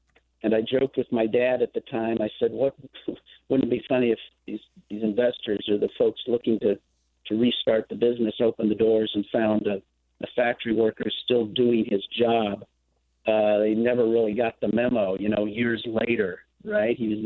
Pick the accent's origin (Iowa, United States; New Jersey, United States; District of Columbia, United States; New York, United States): Iowa, United States; friends of mine that I grew up with here in Iowa